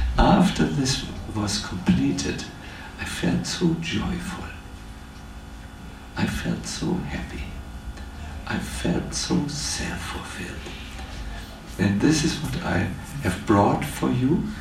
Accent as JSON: {"language": "English", "country": "Germany", "said": "I was from Germany and I could not understand all the lectures because some spoke with an unknown accent I had not learned."}